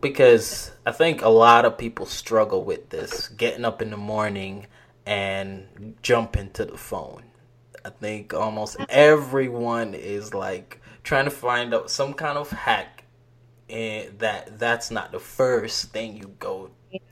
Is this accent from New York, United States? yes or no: yes; New York, United States; moved away; also born or lived in Jamaica; Yeah, I was born in Jamaica, but most of my years I lived in New York, so